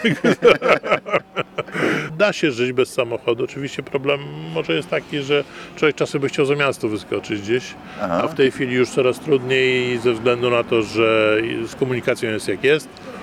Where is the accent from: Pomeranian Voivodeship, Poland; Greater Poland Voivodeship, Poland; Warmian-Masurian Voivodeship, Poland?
Pomeranian Voivodeship, Poland; Gdańsk; born there; Ja się urodziłem w Gdańsku, w ulicy obok, od której w tej chwili się znajdujemy.